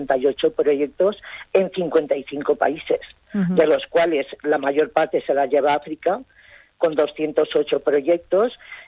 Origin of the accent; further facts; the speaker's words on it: Foios, Valencian Community, Spain; incluso pueblos cercanos como Foios, por ejemplo, yo soy de Foios.